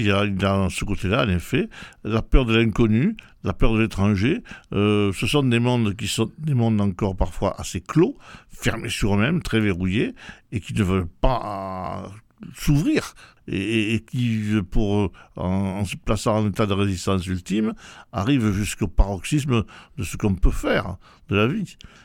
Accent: Occitanie, France; Pas chez nous, en Ariège, pas ici, mais ailleurs.

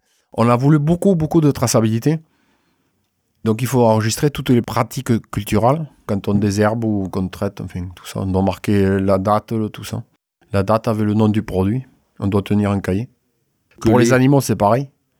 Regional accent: Carbonne, Occitanie, France; Enfin, chez nous, à Carbone, quoi.

